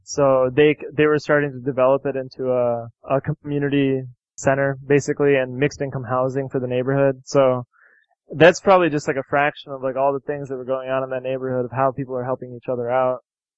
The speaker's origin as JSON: {"language": "English", "country": "India", "tie": "born there", "said": "and I'm Indian, you know, I was born in India, and I've gone back quite a few times, and I got family all around the world"}